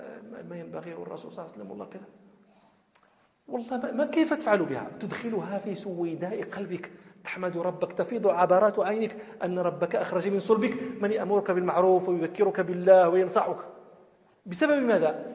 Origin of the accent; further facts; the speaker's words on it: Morocco; عندنا في المغرب من لا ينادي ابنته إلا بللا